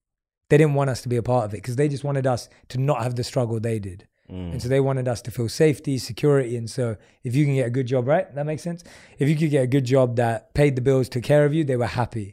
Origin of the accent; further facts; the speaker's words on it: Wood Green, London, United Kingdom; I grew up in Wood Green, like right in between.